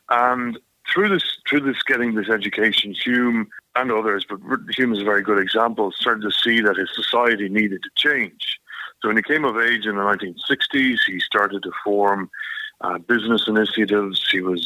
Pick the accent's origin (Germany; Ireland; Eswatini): Ireland; Belturbet, County Cavan; Yeah, so I'm from Belturbis, County Cavan. I grew up there at the sort of border area, and I was, as a lad, growing up, I was always over and back the border